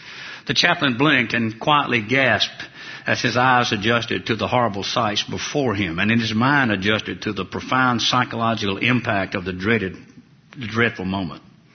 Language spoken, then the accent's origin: English; Alabama, United States; I can remember when I was a little boy, growing up in Alabama, and my mama, God rest her soul, would get me up on Sunday morning